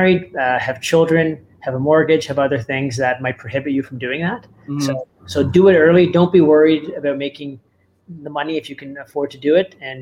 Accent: Mississauga, Ontario, Canada; now in Saint John, Canada; I'm from Mississauga, Devin's from Vancouver, and we absolutely love St. John.

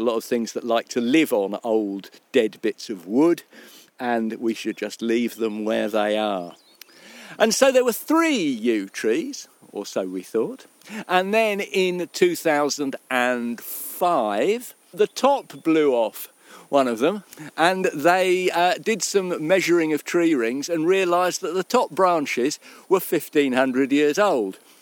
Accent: London, United Kingdom; born there; I was born in London. My parents were Welsh and Cornish

